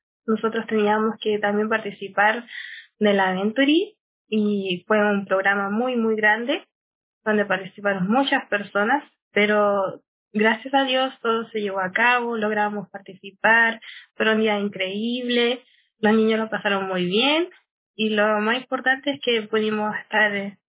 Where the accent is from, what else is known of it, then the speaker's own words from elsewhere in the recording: Temuco, Araucanía, Chile; soy de acá, de Temuco, de la Araucanía, región de la Araucanía